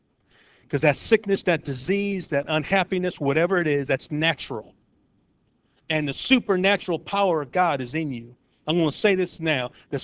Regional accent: Gary, Indiana, United States; Gary, Indiana, I grew up in Gary, Indiana, and we made people from Chicago nervous.

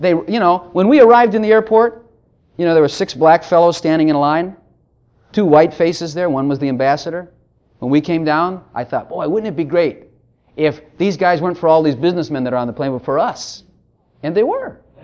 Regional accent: Texas, United States; we're from Texas and we do things big and we'll do it.

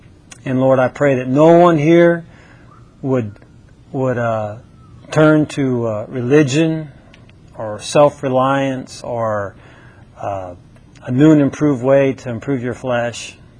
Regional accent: St. Louis, Missouri, United States; Plus, I grew up in St. Louis, so.

